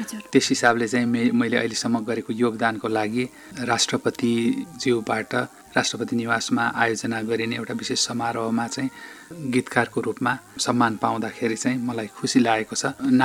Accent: Sanodumma, Koshi Province, Nepal; त्यस हिसाबले चाहिँ त्यो सानोदुम्माको गाउँघरमा जन्मिएको मान्छे हो, अब सामान्य परिवारमा।

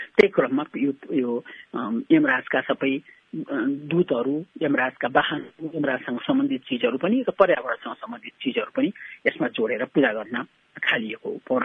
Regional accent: Kathmandu, Bagmati, Nepal; म काठमाडौँमै जन्मेर हुर्केको हुँ म केटाकेटी हुँदाखेरि यति बेला एकदमै चिसो बेला हुन्थ्यो तिहारमा।

